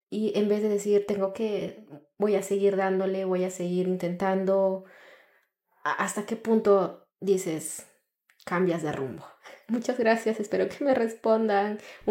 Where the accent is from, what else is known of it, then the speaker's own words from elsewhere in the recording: Peru; tengo 25 años y soy de Perú.